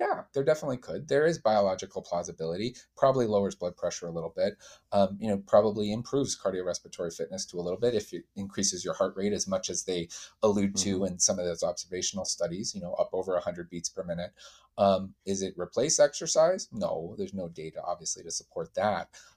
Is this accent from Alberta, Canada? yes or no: yes; Calgary, Alberta, Canada; I'm from Calgary, Canada.